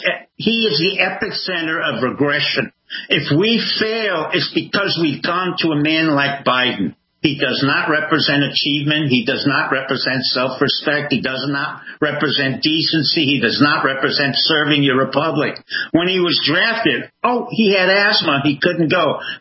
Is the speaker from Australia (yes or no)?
no; Cuba; also born or lived in France; now in United States; I'm coming from Cuba. You've got immigrants from all over the world who've become very successful here because only in America, and I've grown up in France, Cuba, and elsewhere